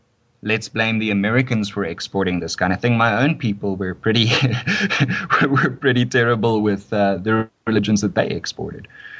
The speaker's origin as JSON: {"language": "English", "country": "South Africa", "tie": "born or raised there", "said": "And growing up in South Africa is a very, very tough"}